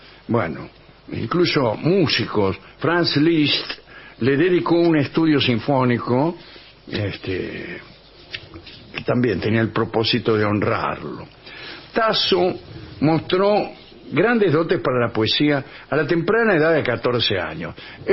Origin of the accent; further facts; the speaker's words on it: La Plata, Buenos Aires Province, Argentina; soy platero de La Plata.